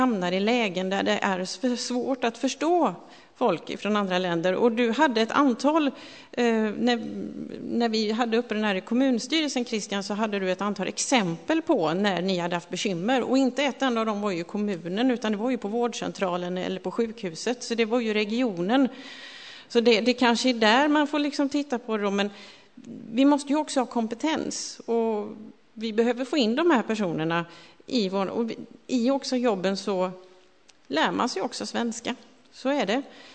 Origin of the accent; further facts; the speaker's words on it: Västra Götaland County, Sweden; Eftersom jag är västgöte.